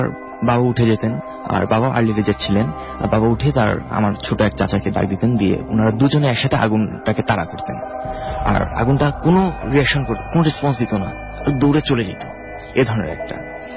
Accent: Gangachara, Rangpur Division, Bangladesh; আমি রংপুর জেলার গঙ্গাচড়া উপজেলা থেকে এসেছি, আমার গ্রাম দক্ষিণ কলকন্দ।

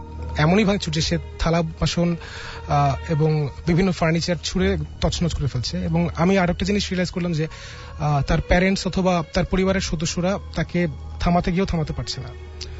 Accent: Dhaka, Dhaka Division, Bangladesh; এসেছি ধানমন্ডি থেকে।

